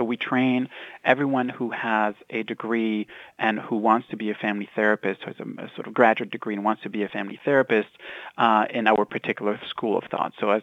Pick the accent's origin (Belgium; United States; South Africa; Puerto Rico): Belgium; we'd live near like a little bridge and sort of very kind of nice neighborhood area downtown in my hometown in Belgium.